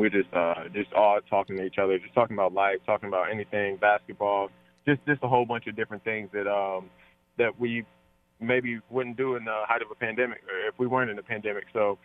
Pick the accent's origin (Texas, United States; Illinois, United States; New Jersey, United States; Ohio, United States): Ohio, United States; Cincinnati; I'm from Cincinnati. That's an hour and a half away